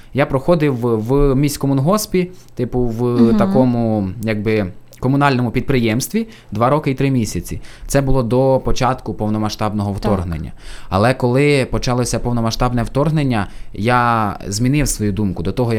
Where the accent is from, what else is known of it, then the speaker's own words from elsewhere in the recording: Kryzhopil, Vinnytsia Oblast, Ukraine; now in Dolynska, Ukraine; Я сам родом з Вінницької області. Там я народився в СМТ Крижопіль, але вже 8 років проживаю в Кіровоградській області, Кропивницький район, місто Долинська.